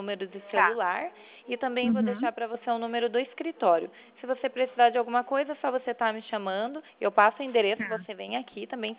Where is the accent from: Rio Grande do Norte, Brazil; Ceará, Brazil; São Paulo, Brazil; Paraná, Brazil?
Paraná, Brazil; Curitiba; Isso, eu sou de Curitiba